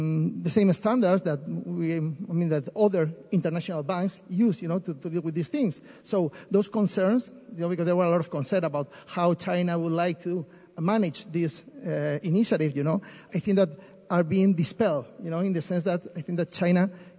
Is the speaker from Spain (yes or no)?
yes; Spain; English is a second language; coming from Spain, and you know, because I'm from Spain